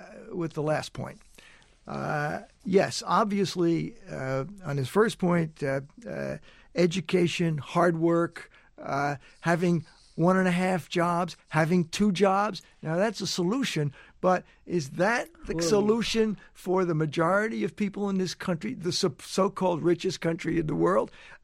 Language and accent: English; United States; Well, my own view, I mean, I'm an American.